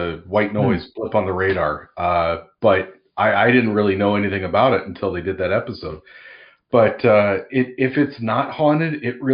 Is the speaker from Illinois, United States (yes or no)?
yes; LaSalle, Illinois, United States; God, I wasted my youth growing up in the States and Irish.